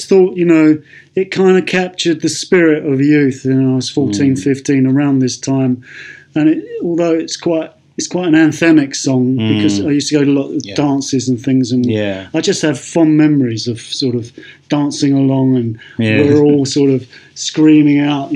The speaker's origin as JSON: {"language": "English", "region": "London", "country": "United Kingdom", "tie": "born or raised there", "said": "Yeah, I was born in South London. I was born in Willesden."}